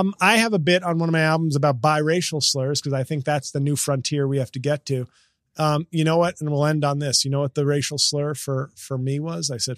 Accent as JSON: {"language": "English", "town": "Riverdale", "region": "New York", "country": "United States", "tie": "born or raised there", "said": "as a kid growing up in Riverdale"}